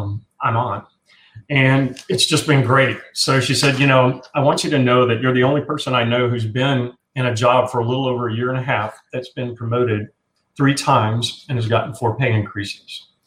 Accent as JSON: {"language": "English", "region": "Louisiana", "country": "United States", "tie": "born or raised there", "said": "And a lot of stuff from my past kind of came back from growing up in Southwest Louisiana"}